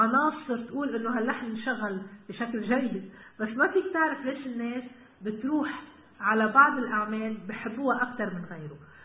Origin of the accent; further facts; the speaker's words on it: Lebanon; بلدنا لبنان بلد كتير حلو.